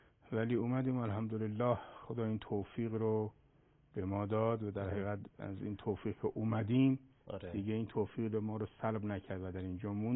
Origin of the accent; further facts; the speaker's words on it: Mashhad, Razavi Khorasan, Iran; بله خود شهر مشهد متولد شدم. تا سوم دبستان ما مشهد بودیم، اما دیگه چهارم ابتدایی رو اومدیم تهران. پدرمون از مشهد به تهران هجرت کردن و دیگه در تهران بودیم